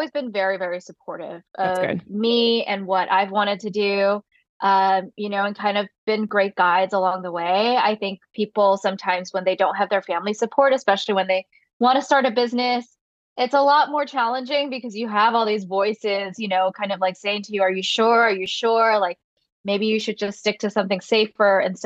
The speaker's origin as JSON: {"language": "English", "country": "Singapore", "tie": "born or raised there", "said": "So I grew up in Singapore and then I decided to go to Northwestern for college, going from like, you know, Miami type weather, super hot every day to like freezing cold for half the year."}